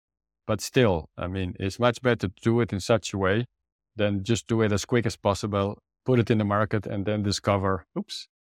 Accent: Netherlands; I'm from the Netherlands. Only 20 million people in the world who speak Dutch.

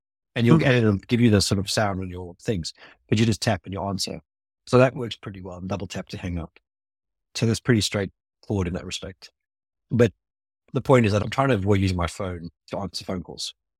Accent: South Africa; you would have known clearly being South African that I would be a meat eater.

